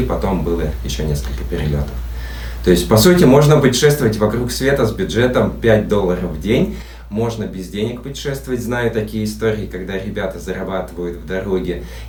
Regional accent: Tomsk, Tomsk Oblast, Russia; Я сам родом с Томска и проехал с Томска до нашего юга Черного моря

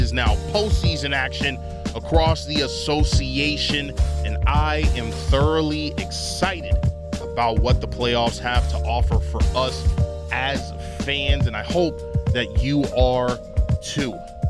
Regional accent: Monrovia, California, United States; as a six-year-old kid growing up in Monrovia, California, and being the diehard Lakers fan that I am

